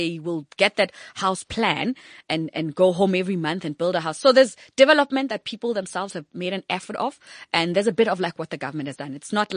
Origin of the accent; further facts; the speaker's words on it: Bushbuckridge, Mpumalanga, South Africa; I come from Bushbuck Ridge. By seven, I spoke eight languages.